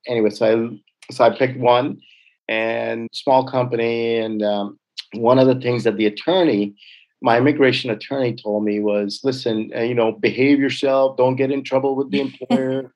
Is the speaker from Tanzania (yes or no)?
yes; Tanzania; English is a second language; moved away as an adult; also born or lived in India; I was born in India, was fortunate enough to grow up in East Africa, surrounded by just some amazing friends and, you know, just a huge international community in East Africa and Tanzania.